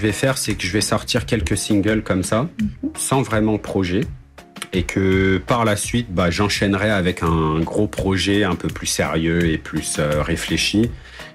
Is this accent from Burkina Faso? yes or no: no; Paris, Île-de-France, France; Je viens de Paris.